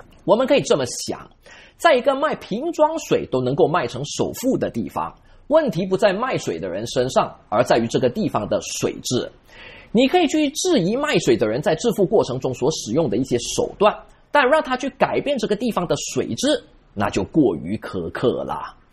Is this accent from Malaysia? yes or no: yes; Malaysia; 因为我也不是富裕家庭出身，我来自马来西亚一个小县城，我们镇上唯一的洋餐厅就是一家肯德基。